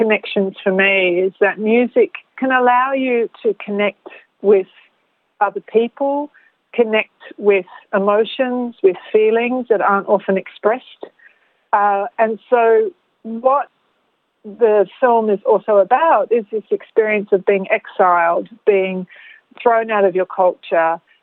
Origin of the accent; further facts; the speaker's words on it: Australia; a lot of us, particularly, you know, Greek Australians have lived through